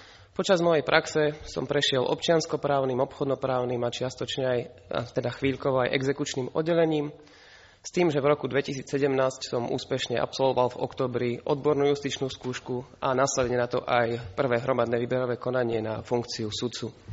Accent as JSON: {"language": "Slovak", "town": "Trstená", "region": "Žilina Region", "country": "Slovakia", "lives_now": "Bratislava, Slovakia", "said": "pochádzam z mestečka Trstená na Orave a už 7 rokov pôsobím na okresnom súde Bratislava 4 ako vyšší súdny úradník."}